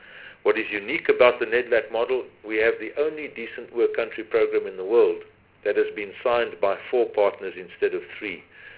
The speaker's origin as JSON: {"language": "English", "region": "Western Cape", "country": "South Africa", "said": "and I come from the Western Cape"}